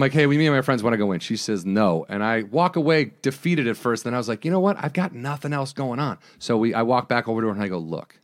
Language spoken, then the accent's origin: English; United States; We're not like that. We're from America.